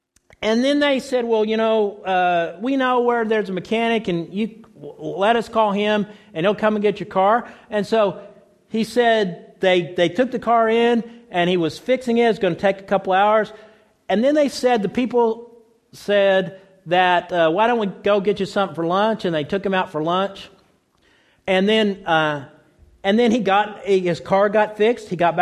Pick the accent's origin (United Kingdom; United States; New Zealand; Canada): United States; Lawton, Oklahoma; I said a shout out to my hometown, Lawton, Oklahoma.